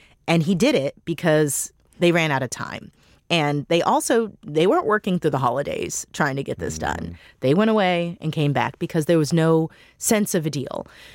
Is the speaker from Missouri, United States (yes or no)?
yes; Missouri, United States; now in Washington, United States; but I'm from Missouri. And D.C. version of bad weather is not Missouri version of bad weather